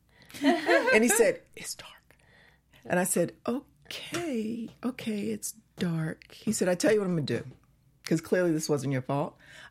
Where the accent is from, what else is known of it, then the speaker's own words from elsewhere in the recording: Washington, District of Columbia, United States; I'm from Washington, D.C., Maryland area. So it resonated. You know, I grew up there.